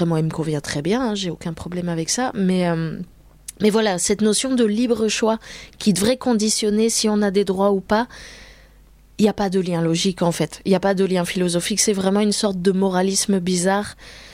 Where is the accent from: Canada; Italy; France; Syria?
France; born there; Moi, par exemple, en tant que Français de naissance